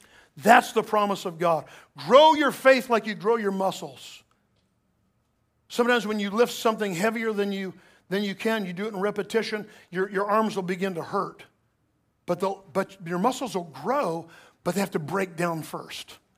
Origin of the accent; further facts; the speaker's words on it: Sanford, Florida, United States; Growing up in Sanford, Florida, down by Orlando, when we moved there, there was one family doctor in town, Dr. McDaniel.